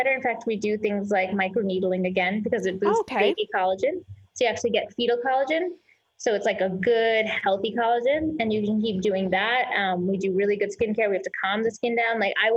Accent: New York, United States; I was born and raised in New York. I did my undergrad, I did my med school. I did residency in New York.

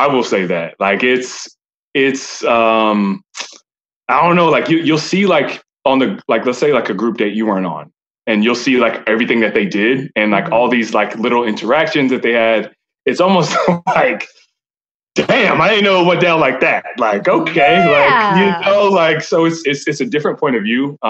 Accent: Allen, Texas, United States; Yeah, I'm from Allen, Texas.

